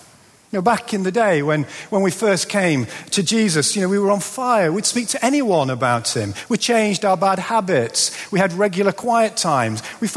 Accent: Yorkshire and the Humber, United Kingdom; Now, growing up in Yorkshire, it mattered who was the toughest kid in the street.

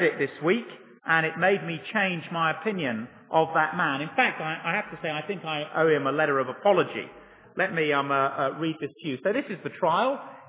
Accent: England, United Kingdom; So again, thinking and speaking as an English snob, I thought both his contribution to and his testimony in the Iran-Contra debate was theatrical, unstable and foolish.

